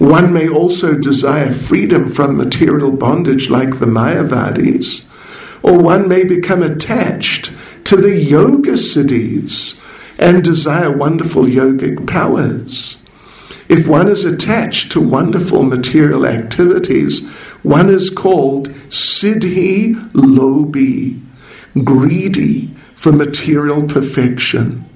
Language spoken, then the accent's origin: English; South Africa; not exactly that I'm South African, but he didn't know that I was living in South Africa.